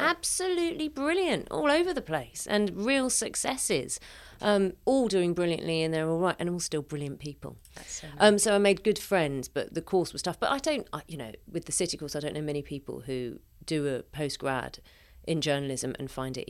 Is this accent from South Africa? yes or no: no; London, United Kingdom; South London.